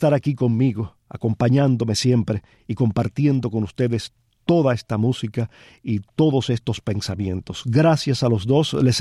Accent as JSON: {"language": "Spanish", "town": "Palma Soriano", "region": "Santiago de Cuba", "country": "Cuba", "tie": "born or raised there", "said": "He hecho un pequeño viaje a mi infancia en Palma Soriano."}